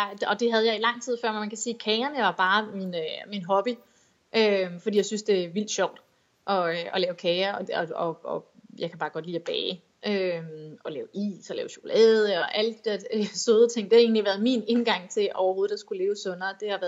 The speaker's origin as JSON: {"language": "Danish", "town": "Varde", "region": "Region of Southern Denmark", "country": "Denmark", "lives_now": "Copenhagen, Denmark", "said": "Jeg kommer oprindeligt fra Varde, og sådan eksil københavner. Varde i Jylland."}